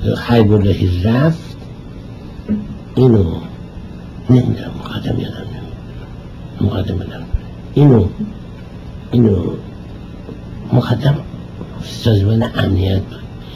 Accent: Iran; ولی من ایرانیم، میبینم مملکتم در خطره

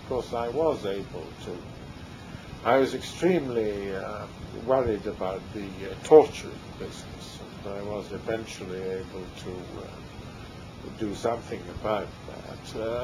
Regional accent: England, United Kingdom; which I would describe as an Englishman as being liberal

